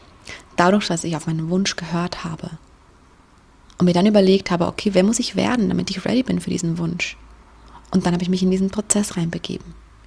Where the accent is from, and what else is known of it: Switzerland